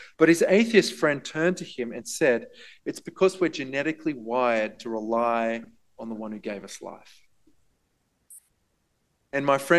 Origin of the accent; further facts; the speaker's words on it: Australia; And fair enough, we're Australian after all.